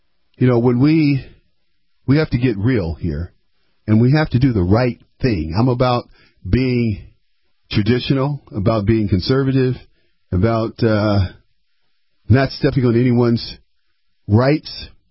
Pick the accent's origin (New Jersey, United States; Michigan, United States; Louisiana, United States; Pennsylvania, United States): Michigan, United States; Detroit; also born or lived in Pontiac; I grew up in Detroit. I'm from the Detroit area. I was born in Receiving Hospital, for those of you.